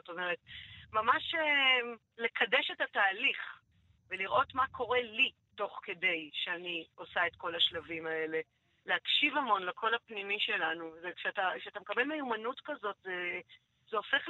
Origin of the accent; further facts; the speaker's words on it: Herzliya, Tel Aviv District, Israel; חזרתי בתשובה, גדלתי בהרצליה.